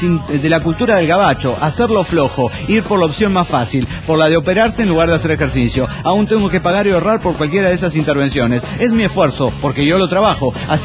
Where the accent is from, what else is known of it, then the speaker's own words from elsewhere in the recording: Cochabamba, Bolivia; de Cochabamba, Bolivia.